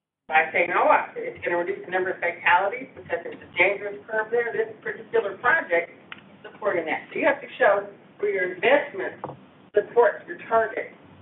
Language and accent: English; Kentucky, United States; I was like, oh, I'm from Kentucky.